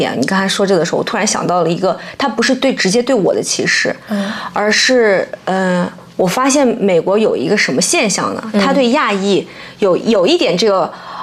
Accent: China; 我说这个是中文，我是中国人。

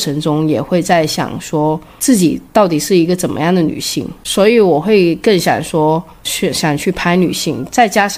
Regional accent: Guangdong, China; 因为我是广东人嘛，很靠近香港，那从小我就是看 TVB 长大的

